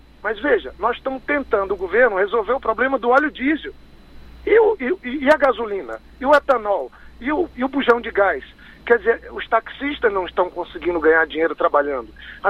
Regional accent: Acre, Brazil; porque eu sou da Amazônia, sou do Acre.

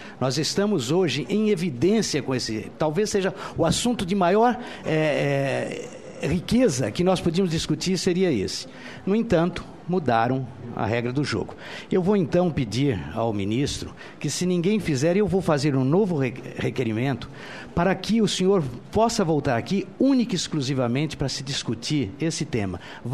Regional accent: São Paulo, Brazil; now in Goiás, Brazil; eu sou paulista, embora more no estado de Goiás há 36 anos

